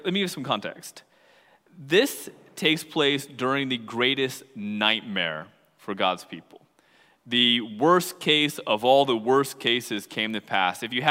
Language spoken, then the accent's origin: English; United States; I'm also an American, and I'm always thankful for this country.